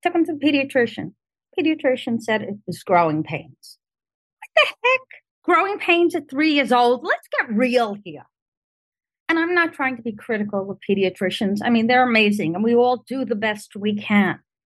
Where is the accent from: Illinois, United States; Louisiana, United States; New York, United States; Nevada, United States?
New York, United States; Brooklyn; Oh, well, what the heck? I'm from Brooklyn. I don't remember any ticks.